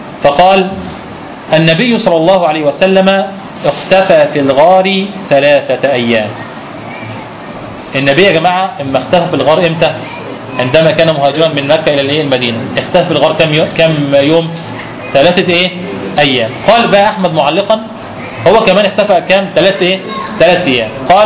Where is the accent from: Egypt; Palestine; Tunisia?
Egypt; طبعا احنا عندنا في مصر كم مفتي؟